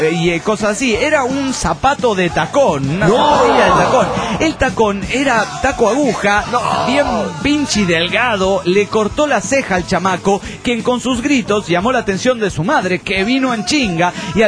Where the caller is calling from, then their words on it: Chetumal, Quintana Roo, Mexico; de Chetumal, Quintana Roo, México.